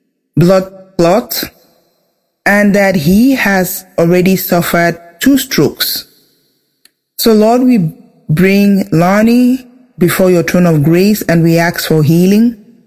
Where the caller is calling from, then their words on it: Texas, United States; I'm calling from Central Texas.